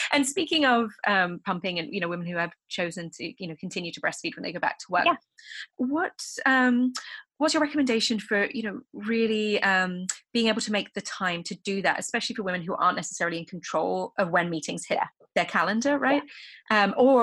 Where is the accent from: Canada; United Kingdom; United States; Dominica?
United Kingdom; So obviously I'm British